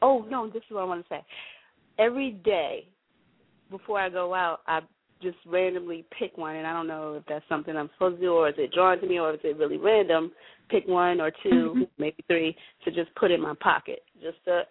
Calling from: Virginia, United States; I'm calling from Virginia.

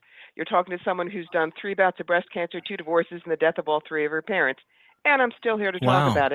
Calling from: New York, United States; I'm calling from upstate New York, Schoharie County. It's about an hour outside of Albany.

